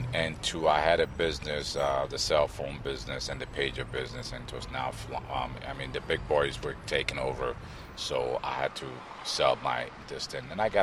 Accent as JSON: {"language": "English", "region": "London", "country": "United Kingdom", "tie": "born or raised there", "also_born_or_lived": "Ghana", "moved": "yes", "lives_now": "United States", "said": "Originally, I'm from Ghana, but I grew up in London. I came to the United States in 1979. I've been here over, I'd say, 38 years. I've lived in the D.C. metropolitan area. I originally went to California and I moved over here."}